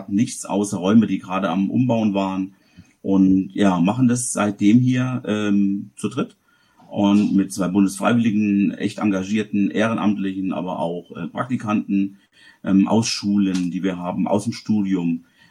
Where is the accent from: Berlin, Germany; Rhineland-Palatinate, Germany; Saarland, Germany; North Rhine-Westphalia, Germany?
Saarland, Germany; now in Schweinfurt, Germany; werde dieses Jahr sogar 55, bin gebürtiger, und das wird man auch irgendwann hören, oder jetzt schon, Saarländer. Ich habe das, ich kann es nicht verstecken, aber ich bin auch kein Franke, ich kann das mit dem Dialekt mir nicht aneignen und will das auch gar nicht. Ich bin seit 1998 in Schweinfurt